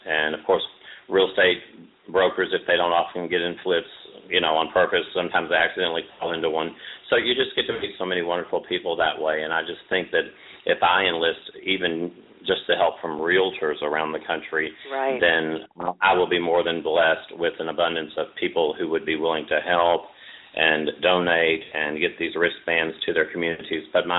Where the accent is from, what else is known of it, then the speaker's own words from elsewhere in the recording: Nashville, Tennessee, United States; now in Arkansas, United States; I grew up in Nashville, Tennessee. I now live in Arkansas, but I still do some songwriting with other people in Nashville